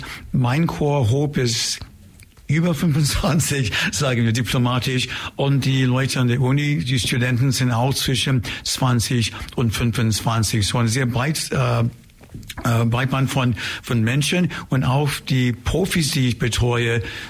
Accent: Chicago, Illinois, United States; accent: American; German is a second language; now in Germany; Ich komme aus Chicago. Ich bin seit vielen Jahren hier natürlich, aber ich komme aus Chicago, mein Vater und sein Vater auch, alle aus Chicago.

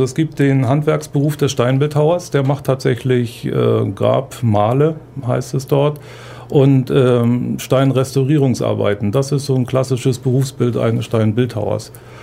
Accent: Stralsund, Mecklenburg-Vorpommern, Germany; born there; also born or lived in Kiel / Hamburg; now in Ulm, Germany; Also ich wurde geboren in Stralsund, Mecklenburg-Vorpommern, habe dann anschließend in Kiel Kunst studiert, bin dann über Eutin nach Hamburg und von Hamburg dann nach Ulm gekommen.

